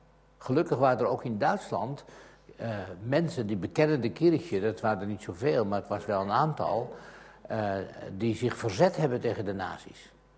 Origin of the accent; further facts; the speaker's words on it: Zaandam, North Holland, Netherlands; Wij komen uit Zaandam, er waren 5 gereformeerde kerken, er is nu nog 1.